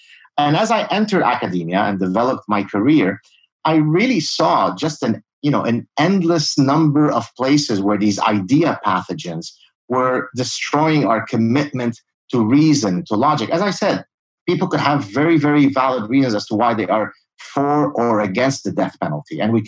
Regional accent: Lebanon; moved away; I come from Lebanon where we escaped. We're Lebanese Jews. And we escaped the civil war in Lebanon.

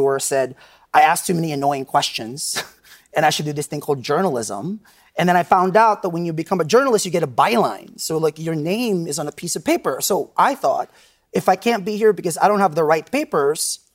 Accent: Philippines; now in United States; And I'm Filipino. And whenever the media said anything about illegal people, it was always about Mexico.

